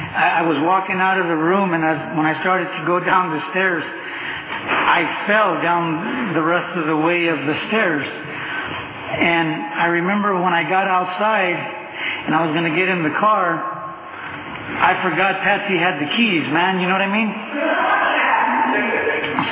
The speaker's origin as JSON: {"language": "English", "town": "Cutler", "country": "United States", "tie": "born or raised there", "said": "because I was raised in Cutler all my life."}